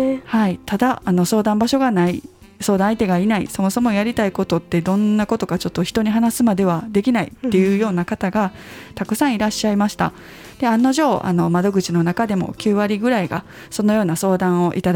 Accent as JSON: {"language": "Japanese", "region": "Nara", "country": "Japan", "lives_now": "Kyoto, Japan", "said": "私は、奈良県出身で京都の大学に4年間通いました。で、その後東京で就職をして、結婚を機にまた関西に戻ってきました。京都に住み始めたのは1人目の子供を出産した後です。"}